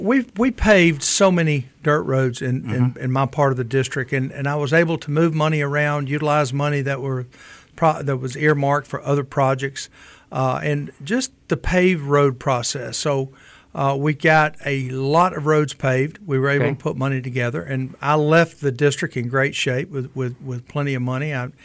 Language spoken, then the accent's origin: English; Sylacauga, Alabama, United States; also born or lived in Mobile; Well, I was born in Mobile. I grew up in a little town called Sylacauga, Alabama. I have great roots up there in Sylacauga.